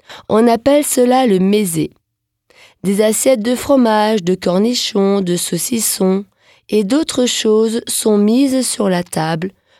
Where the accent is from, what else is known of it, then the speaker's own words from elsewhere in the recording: France; Quand j'y pense, chez nous en France, cela se boit à la fin du repas.